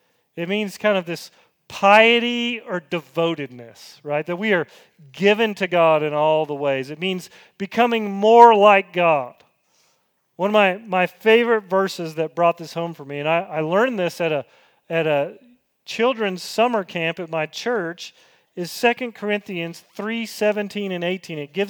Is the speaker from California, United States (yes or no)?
no; Franklin, Tennessee, United States; I grew up in Franklin, Tennessee, south of Nashville, and people used to talk about the Bell Witch.